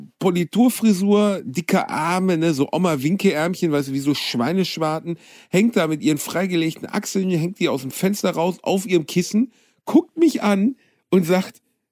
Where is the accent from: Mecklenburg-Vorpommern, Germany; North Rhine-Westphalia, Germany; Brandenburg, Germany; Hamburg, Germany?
North Rhine-Westphalia, Germany; Gelsenkirchen; ich komme aus Gelsenkirchen